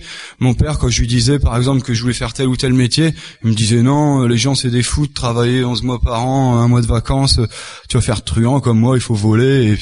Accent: Lille, Hauts-de-France, France; J'ai passé mon enfance à Lille sans mon père. C'est ma grand-mère qui m'a élevé. C'était une dame qui croyait en Dieu, qui avait vraiment la foi.

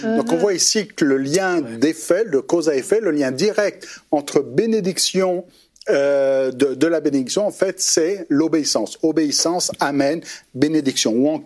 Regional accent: Quebec, Canada; Je suis québécois, là.

